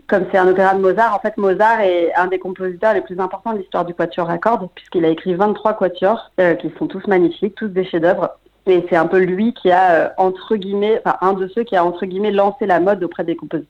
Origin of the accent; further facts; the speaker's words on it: Paris, Île-de-France, France; moi je viens de Paris.